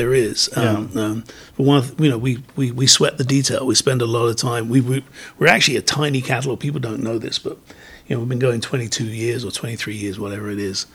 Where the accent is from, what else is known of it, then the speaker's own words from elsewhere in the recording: London, United Kingdom; growing up in London